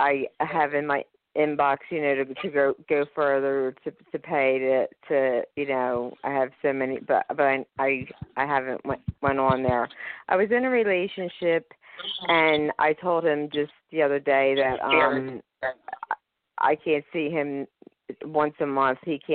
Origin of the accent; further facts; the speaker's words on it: Pennsylvania, United States; I'm from Pennsylvania.